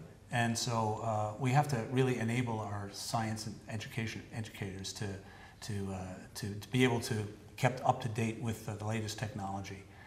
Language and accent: English; Brooklyn, New York, United States; I grew up in Brooklyn, New York, and I went to Rensselaer Polytechnic Institute, where I got a bachelor's and master's degree.